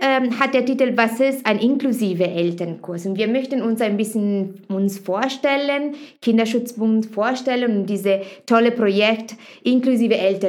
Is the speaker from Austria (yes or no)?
no; Italy; German is a second language; now in Germany; Ich komme dann ursprünglich aus Italien und deswegen mein Deutsch ist nicht perfekt. Ich bin in Deutschland jetzt seit 7 Jahren.